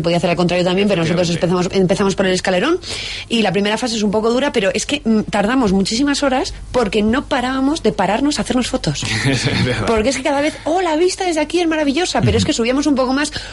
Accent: Cuenca, Castilla-La Mancha, Spain; Porque yo, que soy de Cuenca, me escapé un fin de semana a Uña

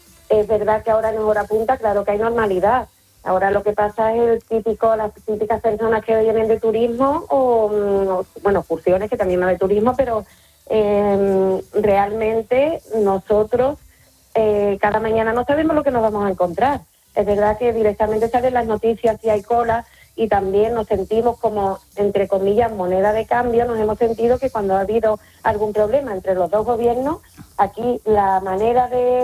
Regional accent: Gibraltar; cuando le preguntan de dónde soy, de Gibraltar, dicen, Gibraltar español.

